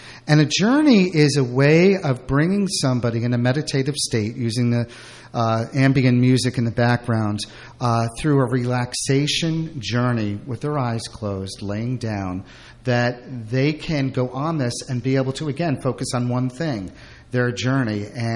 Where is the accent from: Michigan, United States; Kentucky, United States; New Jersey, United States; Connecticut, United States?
New Jersey, United States; Cokesbury; born or raised there; also born or lived in Brooklyn